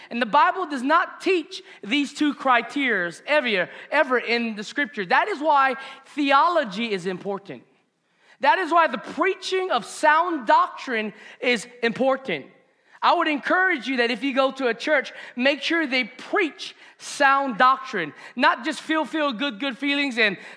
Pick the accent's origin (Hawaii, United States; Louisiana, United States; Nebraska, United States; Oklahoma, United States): Hawaii, United States; being a kahu in Hawaiʻi, my hometown, for the last 3.5 years